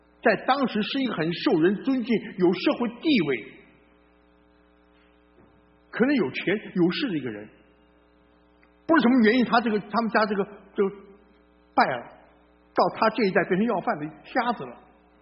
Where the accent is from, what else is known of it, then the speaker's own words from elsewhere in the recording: Hsinchu, Taiwan; 我小时候在新竹